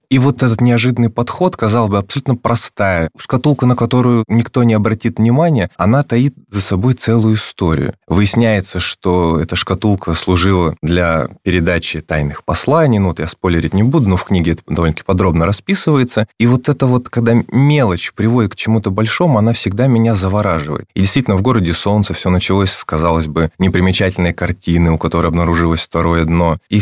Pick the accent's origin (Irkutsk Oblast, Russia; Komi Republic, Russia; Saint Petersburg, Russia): Irkutsk Oblast, Russia; Irkutsk; Я же из Иркутска